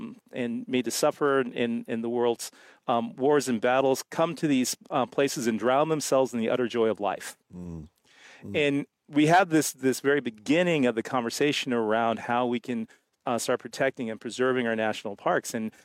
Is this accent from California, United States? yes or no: yes; California, United States; Now, I grew up in California. I was a rock climbing instructor and a wilderness guide in the Sierras.